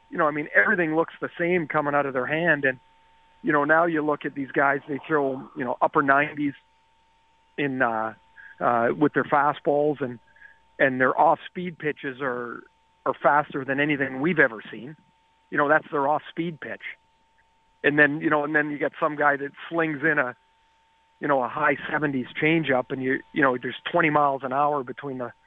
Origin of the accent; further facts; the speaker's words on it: Trail, British Columbia, Canada; and I was from Trail, BC, which has a long history of pretty successful baseball teams at the Little League level.